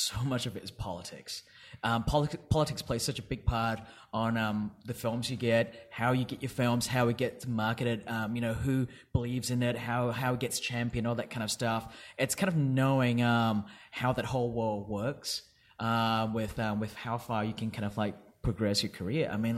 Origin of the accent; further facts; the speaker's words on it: Australia; I grew up in Australia, and then in my younger years, and then I moved to the eastern states.